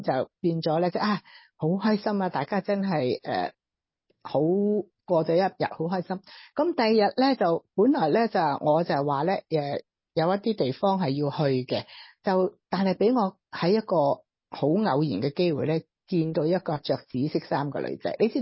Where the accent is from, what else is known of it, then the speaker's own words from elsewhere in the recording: China; 我系中国人啊嘛